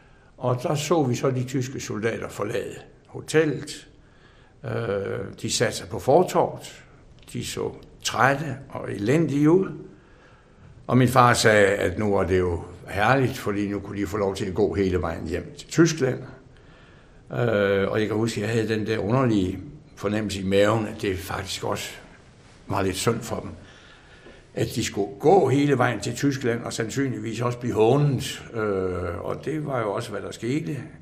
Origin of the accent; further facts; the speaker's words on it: Esbjerg, Region of Southern Denmark, Denmark; born there; also born or lived in East Jutland; Jeg er født i 1939 i Esbjerg. Så jeg er vestjyde. Jeg blev døbt i Varde Kirke. Og min mors familie er en meget heftig familie fra Vestjylland. Så jeg opfatter mig selv som vestjyde først og fremmest.